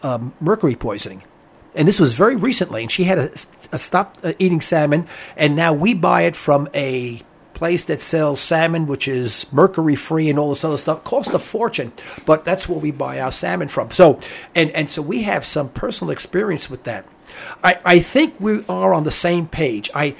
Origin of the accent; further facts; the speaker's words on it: New York, United States; now in Oklahoma, United States; My wife is from Oklahoma. I'm originally from New York.